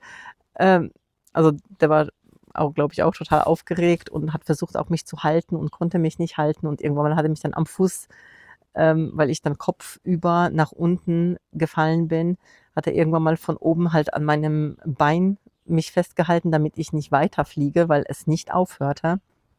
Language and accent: German; Poland; Und wir waren in meinem Heimatland Polen, in Warschau, zu Besuch.